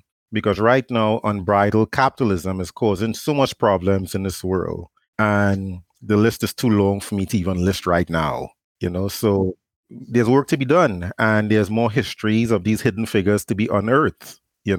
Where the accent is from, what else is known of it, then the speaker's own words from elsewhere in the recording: Trinidad & Tobago; I thought it was a Trinidadian thing growing up in Trinidad.